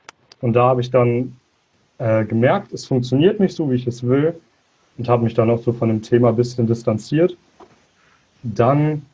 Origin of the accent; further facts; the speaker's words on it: Münster, North Rhine-Westphalia, Germany; ich bin 17 Jahre alt, komme aus dem Bereich Münster, aus so einer kleinen Vorstadt davon.